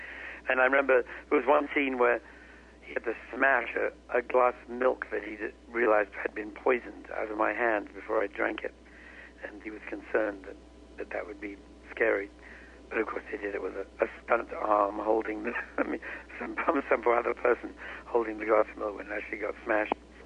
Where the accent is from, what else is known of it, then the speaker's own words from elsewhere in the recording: England, United Kingdom; You know, I think we're English.